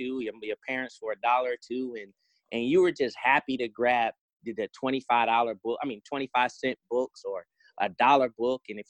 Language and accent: English; Detroit, Michigan, United States; I'm from Detroit originally, as my bio says.